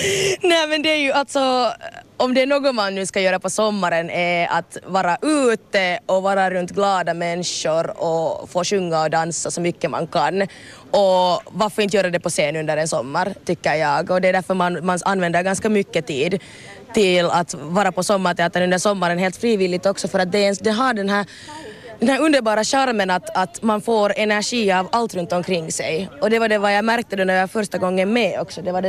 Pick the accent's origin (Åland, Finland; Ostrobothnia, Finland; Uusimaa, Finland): Uusimaa, Finland; Helsinki; Så jag hade ju bestämt, jag är från Helsingfors, men under den här intensiva tiden har jag ju bestämt mig att jag bor då i Ekenäs för den tiden.